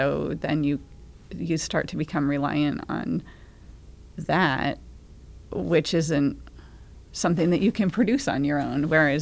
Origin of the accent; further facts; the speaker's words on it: Blue Hill, Maine, United States; I'm from Blue Hill, and I'm happy to be here.